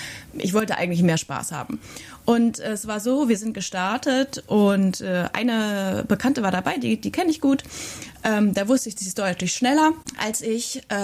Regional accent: Aschaffenburg, Bavaria, Germany; Ich komme ja aus Aschaffenburg, also aus Unterfranken, da wo wir gerade sind. Ich bin jetzt wieder zu meinen Wurzeln zurückgekommen.

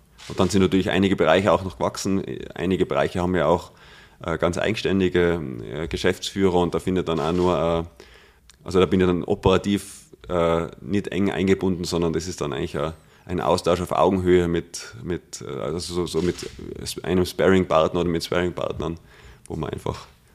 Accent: Tyrol, Austria; Das nimmt man als Tiroler vielleicht gar nicht so wahr

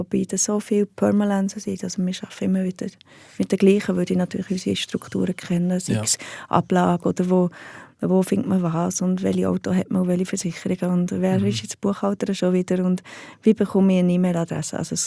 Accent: Heiligenschwendi, Bern, Switzerland; also nicht nur ich komme aus Heiligenschwendi

